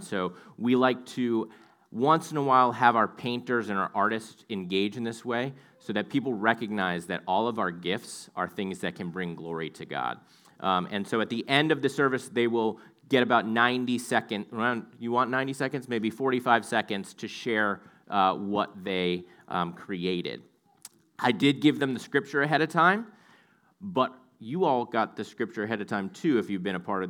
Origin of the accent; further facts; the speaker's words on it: East Coast, United States; I'm from the East Coast, and basically the bulk of my traveling was Virginia, Maryland, Delaware, New York.